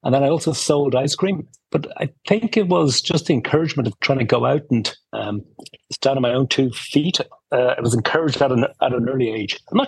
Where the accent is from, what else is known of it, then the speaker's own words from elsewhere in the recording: Ireland; growing up in Ireland.